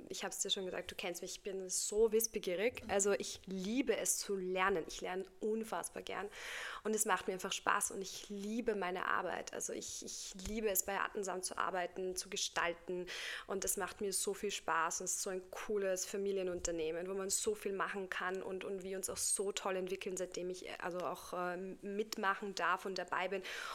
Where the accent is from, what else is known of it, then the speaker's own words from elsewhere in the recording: Poland; born there; first language Polish; German is a second language; also born or lived in Germany; Ja, du weißt ja, ich bin ja gebürtige Polin. Das heißt, also Polnisch ist auch meine Muttersprache.